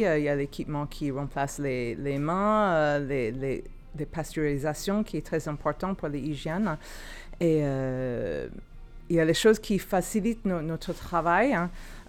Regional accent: California, United States; French is a second language; now in France; Californie.

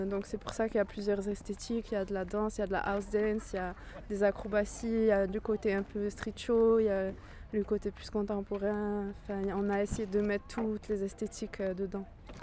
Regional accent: France; also born or lived in Guatemala; Je suis née au Guatemala, j'ai grandi en France.

